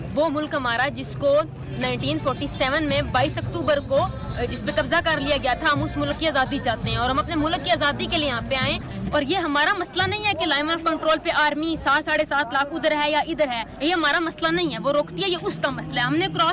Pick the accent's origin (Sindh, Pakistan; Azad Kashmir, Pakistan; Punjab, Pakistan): Azad Kashmir, Pakistan; Kotli; اور میرا تعلق ڈسٹرکٹ کوٹلی سے ہے